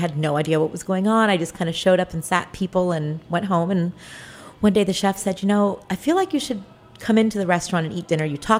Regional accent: Hawaii, United States; I grew up on Maui.

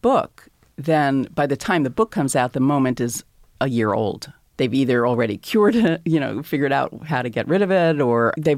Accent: Takoma Park, Maryland, United States; And I wasn't even from Baltimore. I was from Tacoma Park, Maryland, but that's okay.

